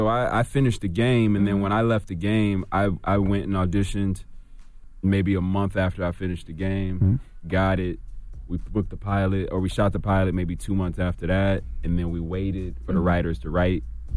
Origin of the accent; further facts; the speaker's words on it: Oklahoma, United States; I'm from Oklahoma, but I was down there on the show for a long time.